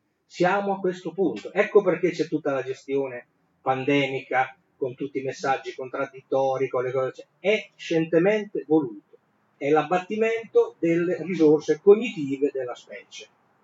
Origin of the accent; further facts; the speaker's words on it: Emilia-Romagna, Italy; anch'io sono di Emilia-Romagna